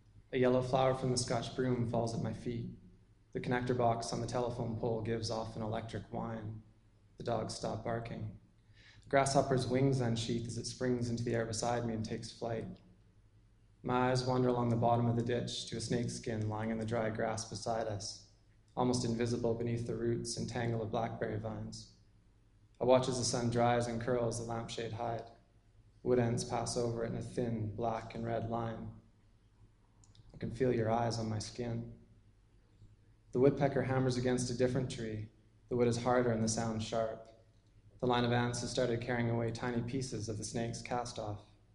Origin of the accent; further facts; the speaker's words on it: British Columbia, Canada; So I grew up on Vancouver Island in a hippie wilderness commune.